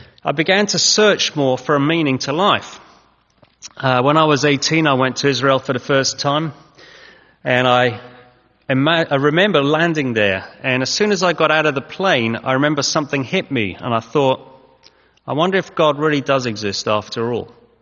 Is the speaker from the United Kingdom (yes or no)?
yes; England, United Kingdom; accent: Boston; and I come from England. At least we arrived in England when I was one, so I say I come from England. And I grew up there.